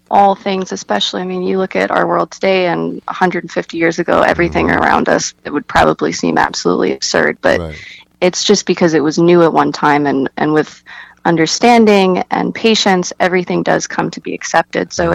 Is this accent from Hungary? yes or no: yes; Budapest, Hungary; So I'm half Hungarian, and I was born and raised in Budapest.